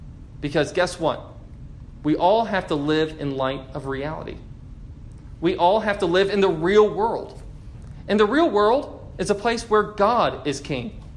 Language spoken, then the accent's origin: English; Michigan, United States; I'm from Michigan. I did not go ice fishing very many times.